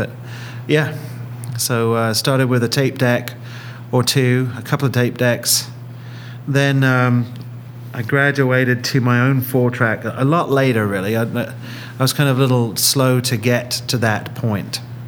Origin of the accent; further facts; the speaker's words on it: Portsmouth, South East England, United Kingdom; now in United States; I'm originally from Portsmouth, England.